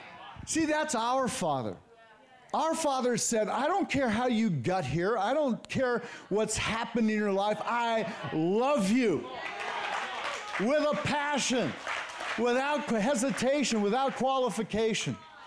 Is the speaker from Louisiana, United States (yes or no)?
no; Santa Cruz, California, United States; also born or lived in La Jolla; I was born at Scripps in La Jolla. Bam. Judy was born in the city, San Francisco. She grew up in Santa Rosa, and I grew up in Santa Cruz.